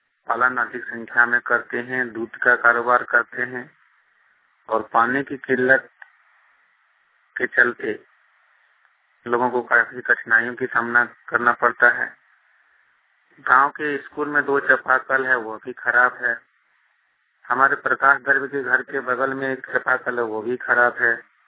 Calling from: Dumka, Jharkhand, India; पंचायत इमरा ग्राम धनाडी दुमका जिला से मैं बोल रहा हूँ।

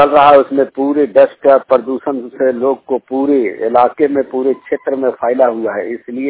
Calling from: Hazaribagh, Jharkhand, India; Mobile media reporter चुरचुर प्रखंड हजारीबाग से बोल रहा हूँ।

